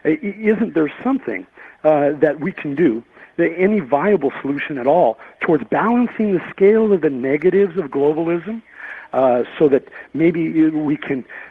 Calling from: Arizona, United States; From Arizona.

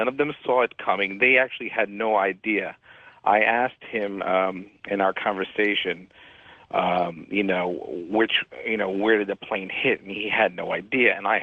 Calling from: New Jersey, United States; I'm calling from New Jersey.

